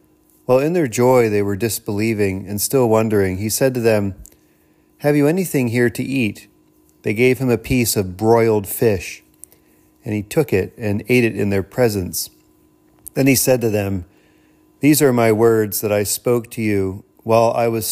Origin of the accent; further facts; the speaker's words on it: United States; Now, I am an American, so broiling means something very specific to me.